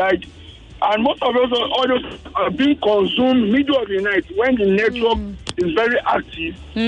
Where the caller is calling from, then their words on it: Yaba, Lagos, Nigeria; calling from Yaba.